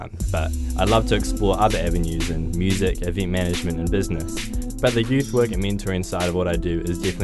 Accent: Wellington, New Zealand; I'm originally from Wellington, where I grew up and did all of my schooling.

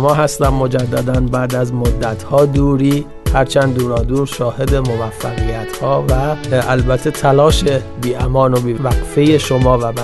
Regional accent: Iran; now in New Zealand; بعد ایشون متوجه شد من ایرانیم

